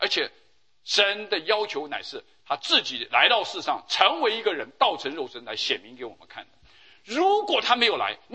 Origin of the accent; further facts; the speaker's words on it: China; 我们就是中国人说的这个鸭子死了嘴还是硬的啊。